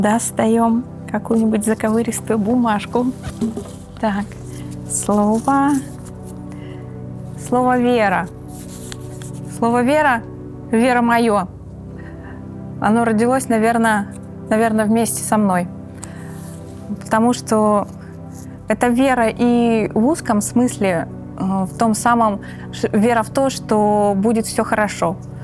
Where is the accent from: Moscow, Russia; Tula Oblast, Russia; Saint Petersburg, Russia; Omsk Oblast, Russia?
Omsk Oblast, Russia; Omsk; born there; Я родилась в Омске.